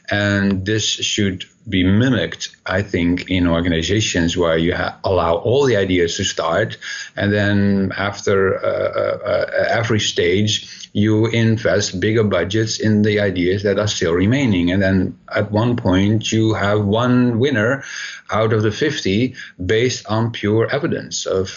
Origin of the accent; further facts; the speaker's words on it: Brussels, Belgium; now in Washington, D.C., United States; I am now here in Washington, D.C., but I see the same thing in my hometown in Brussels, Belgium.